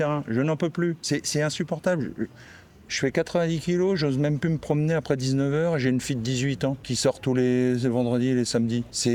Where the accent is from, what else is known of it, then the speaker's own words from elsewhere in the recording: Hauts-de-France, France; now in Périgueux, France; Ça fait 8 ans que je suis arrivé à Périgueux. Je suis originaire du Nord.